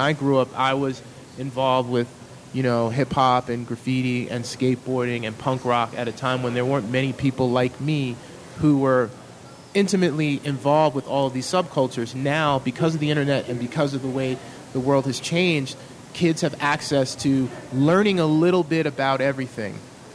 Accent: New York City, New York, United States; you know, growing up in New York City in the 70s, 80s, you could look at someone and based on how they were dressed, this person is from Brooklyn, this person is from Queens.

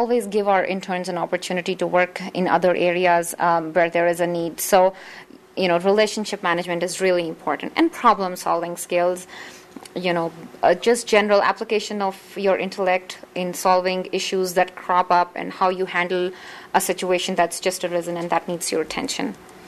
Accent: India; Just because I'm from India and Sri Lanka is a neighbor

